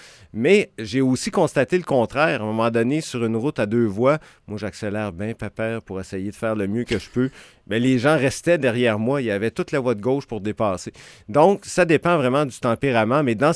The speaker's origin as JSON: {"language": "French", "region": "Alberta", "country": "Canada", "tie": "born there", "said": "Je suis né en Alberta. Ça s'écrivait avec un E en Alberta."}